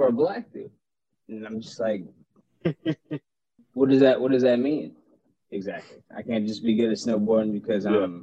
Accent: Alaska, United States; growing up in Alaska, that's how I know everybody who's speaking on this radio.

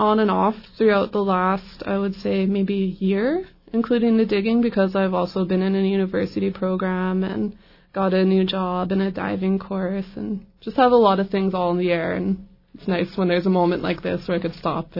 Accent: Old Masset, British Columbia, Canada; it means precious weaver. I'm from Old Masset, Haida Gwaii, in British Columbia, Canada, and I'm from the Yukajanas Raven Clan.

